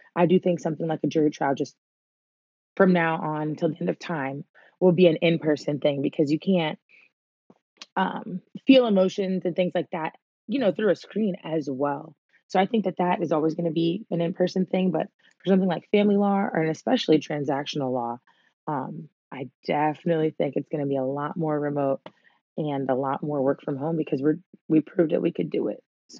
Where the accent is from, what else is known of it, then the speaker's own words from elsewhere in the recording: Maryland, United States; So I'm barred in Maryland, which is my home state.